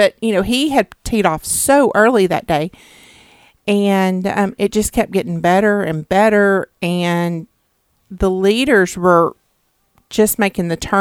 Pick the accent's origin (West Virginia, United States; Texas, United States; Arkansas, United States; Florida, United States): Arkansas, United States; Hot Springs; because I grew up in Hot Springs